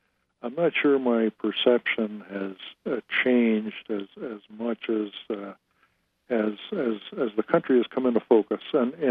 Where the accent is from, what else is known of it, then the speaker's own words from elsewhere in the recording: New York, United States; also born or lived in northern New England / the Dakotas / Pacific Northwest / California; I was born in the New York metro area and raised there, and I've lived and worked in New York and northern New England and the Dakotas and Pacific Northwest and California and Alaska